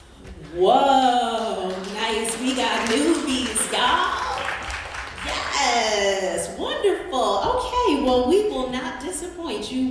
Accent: East Orange, New Jersey, United States; also born or lived in Brooklyn, New York; I grew up in East Orange. Yes, holler. Okay. I'm originally from Brooklyn, though. Don't ever get that twisted.

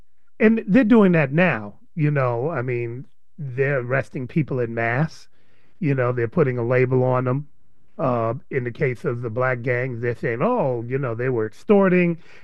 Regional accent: Chicago, Illinois, United States; It's like, no, I'm from Chicago.

